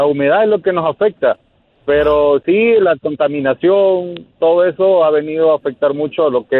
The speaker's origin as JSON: {"language": "Spanish", "country": "El Salvador", "lives_now": "United States", "said": "Yo soy de El Salvador."}